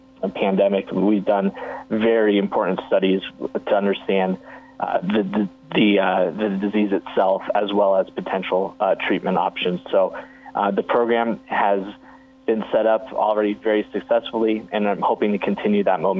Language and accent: English; Denver, Colorado, United States; Sure. I'm from Denver, Colorado.